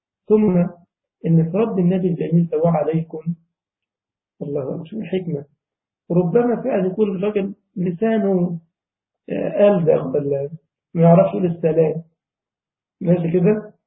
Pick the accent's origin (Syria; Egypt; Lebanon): Egypt; طبعا عندنا في مصر ما بيعطشوش الجيب، جيب جميلة.